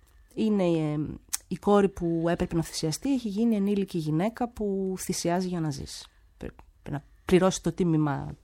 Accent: Chalcis, Central Greece, Greece; επειδή η καταγωγή μου είναι από τη Χαλκίδα

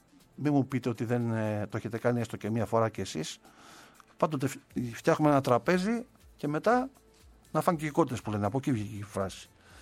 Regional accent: Paramythia, Epirus, Greece; στην πατρίδα μου, στην ωραία Παραμυθιά, καλημέρα στους κοντοπατριώτες εκεί

